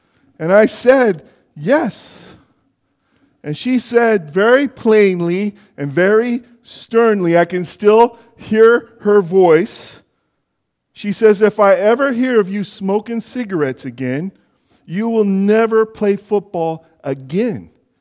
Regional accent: Jackson, California, United States; I grew up in Jackson, California. We lived in this old house, and it had this big staircase on the back porch.

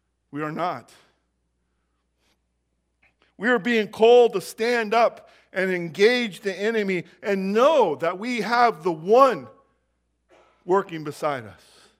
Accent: Jackson, California, United States; And that's where I grew up. Jackson is my hometown. I mean, I ran all over those hills.

